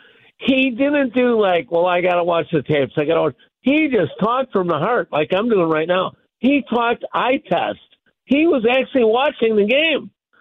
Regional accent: Algonquin, Illinois, United States; Algonquin.

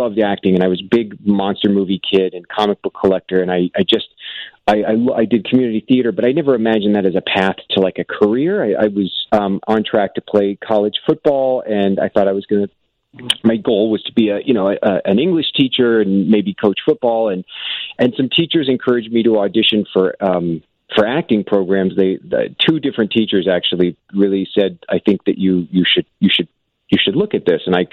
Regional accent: Overland Park, Kansas, United States; Yeah, I grew up in Kansas. I lived in the suburbs of Kansas City, a little town called Overland Park

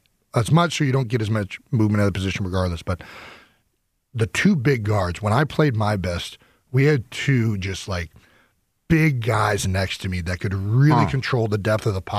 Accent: Cleveland, Ohio, United States; probably it's because I'm from Cleveland, I think of the AFC North

